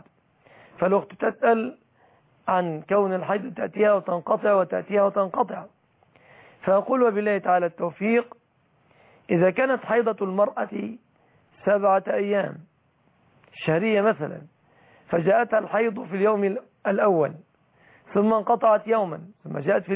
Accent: Egypt

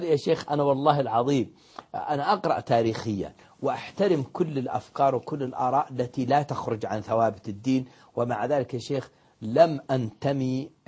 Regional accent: Saudi Arabia; نحن أبناء المملكة العربية السعودية ليس عندنا أحزاب وليس عندنا تحزبات

